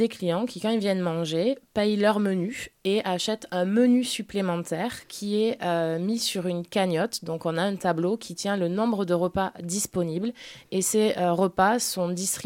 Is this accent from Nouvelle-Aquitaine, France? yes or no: yes; Agen, Nouvelle-Aquitaine, France; Sur mon territoire, sur la Genée, parce que je suis d'Agen.